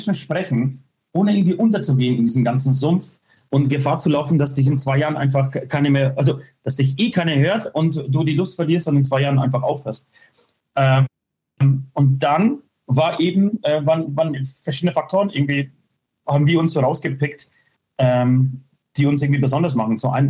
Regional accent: Poland; ich komme aus Polen, also bin ich der Ost.

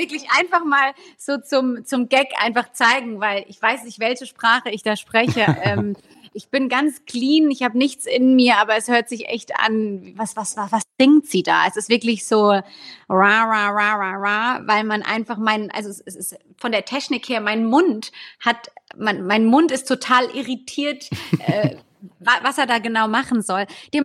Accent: Germany; moved away; da ich natürlich auch Deutschland ist meine Heimat. Ich bin absolut großer Deutschland-Fan und merke dann auch, wenn ich irgendwie einen Moment zu lange hier bin, dass ich dann auch wirklich Heimweh bekomme.

